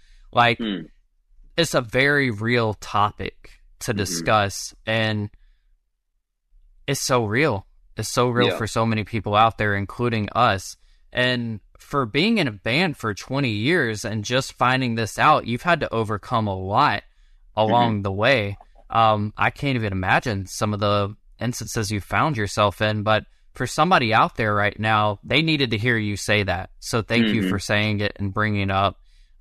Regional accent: Georgia, United States; I grew up in Georgia in a very tiny town

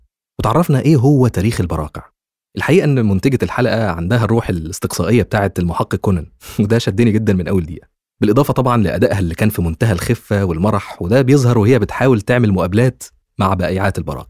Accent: Egypt; أو زي ما بنقول عندنا في مصر مثلا من طقطق لسلام عليكم

